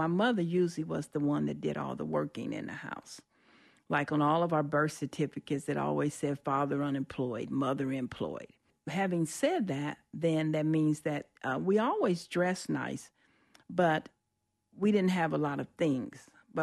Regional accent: Danville, Illinois, United States; I was born and raised in Danville, Illinois, second oldest of five children.

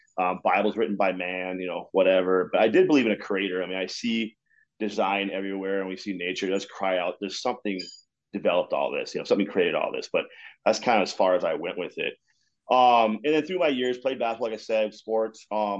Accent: Duluth, Minnesota, United States; also born or lived in Texas / Rapid City, South Dakota; As we grew up here in Duluth, because my stepdad's parents are here, we moved out here actually from South Dakota Rapid City when I was seven. So I've been here since I was like 7 years old. Like I said, originally from Texas.

